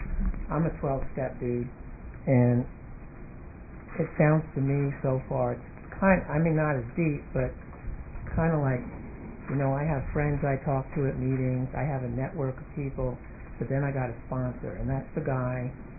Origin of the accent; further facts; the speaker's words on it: New York, United States; Well, usually, because I'm from New York and I could be a little hyper, so I like calm guys.